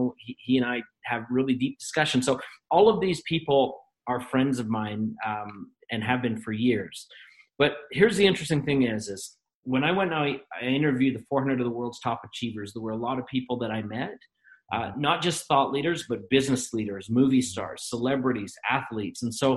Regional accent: Canada; we're both Canadian.

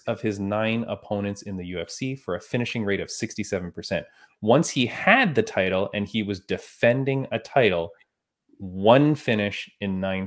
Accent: Canada; we're Canadian

